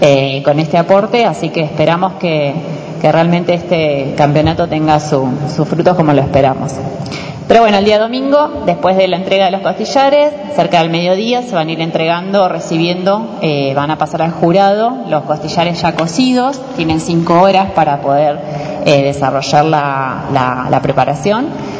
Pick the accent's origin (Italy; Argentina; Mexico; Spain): Argentina; algo que nos distingue como argentinos